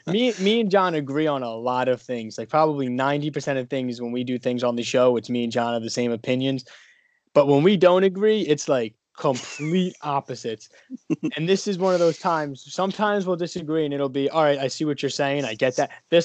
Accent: New Jersey, United States; we're from New Jersey, so we are Rutgers fans.

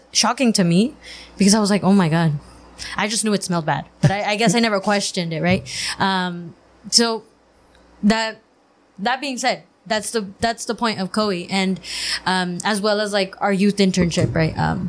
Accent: Westmorland, California, United States; Like, I'm from Westmoreland, so I'm not too far off, but not as close as Bombay Beach.

